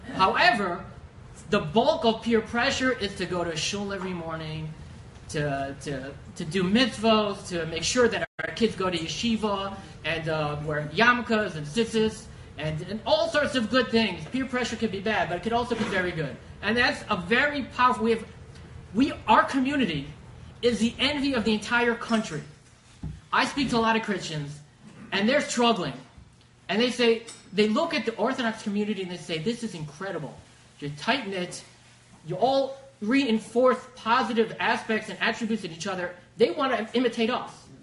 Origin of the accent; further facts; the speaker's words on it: United States; I grew up near the George Washington Bridge